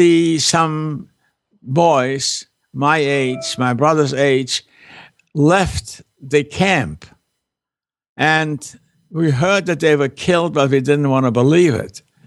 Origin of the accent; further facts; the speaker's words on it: Poland; English is a second language; moved away; And when I went back to Poland, I went to Lodz to see my friends and not to my hometown because everybody was afraid to go back there.